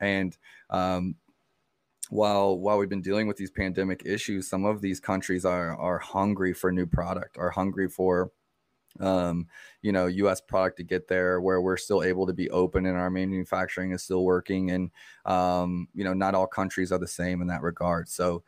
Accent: Kansas City, Missouri, United States; And I'm from Kansas City

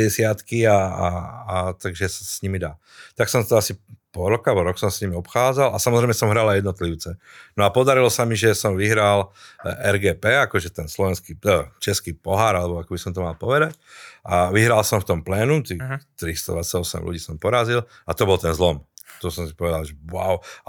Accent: Brehy, Banská Bystrica Region, Slovakia; Teraz pochádzam z tých Brev

